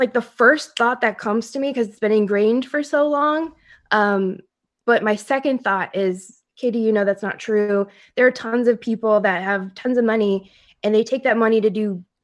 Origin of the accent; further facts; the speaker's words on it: Minneapolis, Minnesota, United States; now in California, United States; Because I grew up in Minneapolis, and I used to dream about living in California.